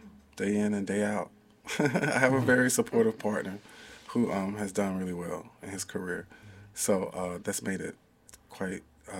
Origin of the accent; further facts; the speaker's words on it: South Carolina, United States; I'm doing a series of collages based on memories of this housing project I grew up in South Carolina.